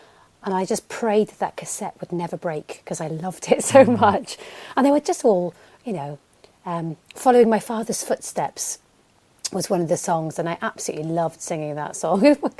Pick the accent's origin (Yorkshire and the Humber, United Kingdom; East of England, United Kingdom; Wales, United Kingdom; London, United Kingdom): Wales, United Kingdom; English is a second language; I speak Welsh. I grew up in Wales and went to Welsh school.